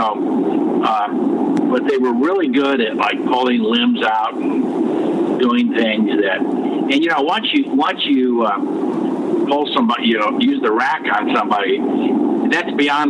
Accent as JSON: {"language": "English", "country": "United States", "said": "I like a lot of, you know, American history because I'm American, okay?"}